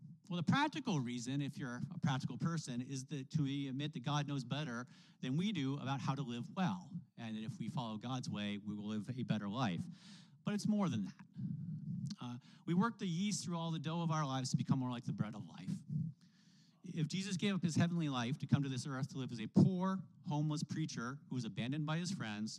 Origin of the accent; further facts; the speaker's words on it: Maine, United States; I practice the art of the I'm from Maine drop-by, where I stop to visit people unannounced for 30 or minutes or so, because that's what my people do.